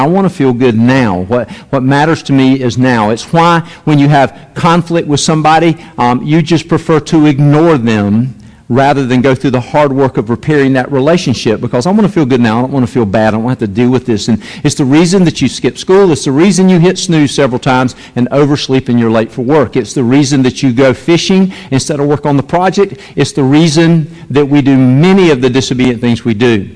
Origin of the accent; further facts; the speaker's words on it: Lake Hills, North Carolina, United States; when I was a kid growing up in Lake Hills, North Carolina